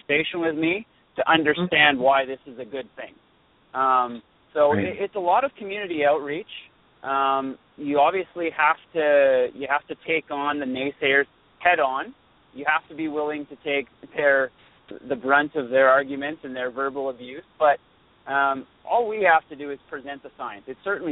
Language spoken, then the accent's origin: English; British Columbia, Canada; now in United States; I'm actually from British Columbia, Canada, so we're quite familiar with cannabis up there.